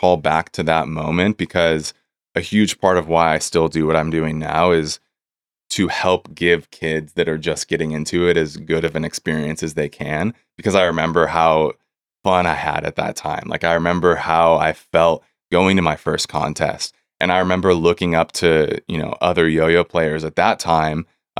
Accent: Chico, California, United States; Yeah, it's in Chico, California, which is my hometown. That's where I grew up.

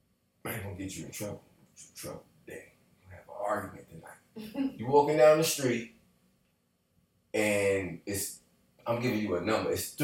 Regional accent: New York, United States; I'm from New York. What do I look like telling them good morning? Because I say good morning to people.

